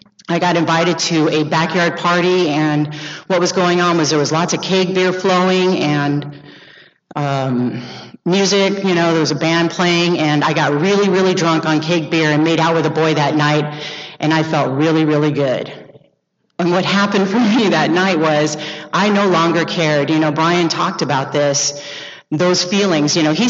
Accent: Venice, California, United States; when I think back to my childhood and my teenage years living and growing up in Venice, it was great.

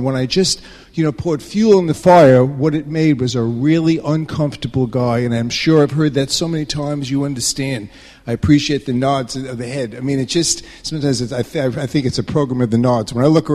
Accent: New York, United States; I grew up on Long Island

